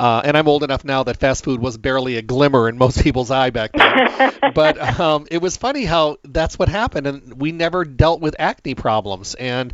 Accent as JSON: {"language": "English", "region": "Midwest", "country": "United States", "tie": "born or raised there", "said": "You know, I was raised in the Midwest and out in the country, and we all had wells, and our water was amazing."}